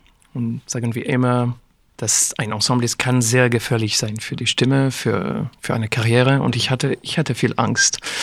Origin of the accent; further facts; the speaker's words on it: France; also born or lived in Paris, France / Geneva, Switzerland; now in Switzerland; ich bin in Frankreich und Genf aufgewachsen. Und ich habe die ganze Schule habe ich in der Schweiz gemacht. Und in Genf. Aber für mich, also ich fühle Französisch.